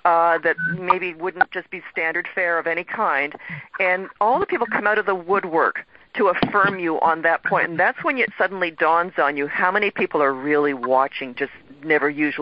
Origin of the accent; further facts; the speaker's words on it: Canada; I mean, I'm Canadian, but get this, okay?